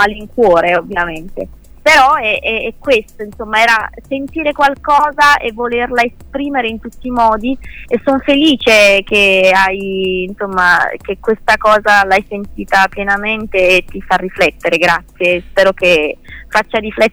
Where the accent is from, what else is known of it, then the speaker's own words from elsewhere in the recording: Basilicata, Italy; già a 10 anni, già ero sui palchi della Basilicata, io di origini sono della Basilicata, Calabria